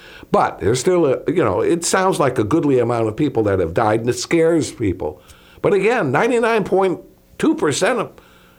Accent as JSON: {"language": "English", "town": "Chicago", "region": "Illinois", "country": "United States", "tie": "born or raised there", "said": "I was growing up in Chicago."}